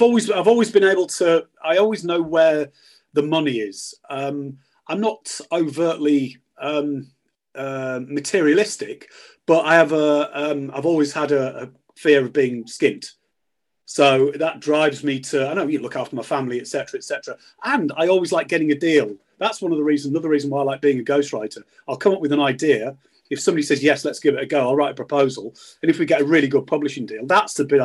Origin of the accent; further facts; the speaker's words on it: Yorkshire and the Humber, United Kingdom; When I was 17, I grew up in North Yorkshire. Coverdale, Wensleydale, you know, farming, not a lot going on